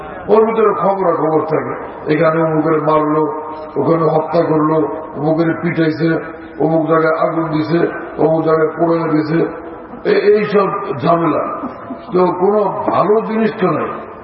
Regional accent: Lalmohan, Barisal Division, Bangladesh; তো আমার নিজের এলাকা লালমোহন যাব

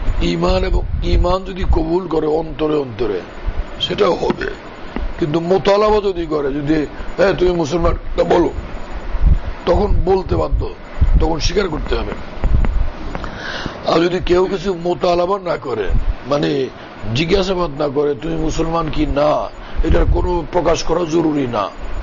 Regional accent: Bhola, Barisal Division, Bangladesh; আমাদের আমার বাড়ি হচ্ছে ভোলা, তো ওইদিকে ভোলা তো এরকম সুর সার ব্যাপক

